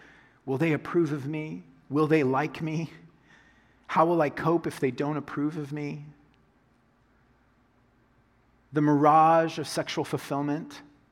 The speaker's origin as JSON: {"language": "English", "region": "Oklahoma", "country": "United States", "tie": "born or raised there", "said": "So growing up in the South, where we had lots of hot days, like kind of the, you know, last week type of weather. And so in Oklahoma, like I remember driving down the road"}